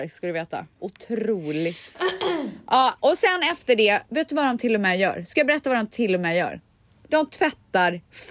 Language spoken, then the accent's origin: Swedish; Sweden; jag skäms inte och jag är svensk typ.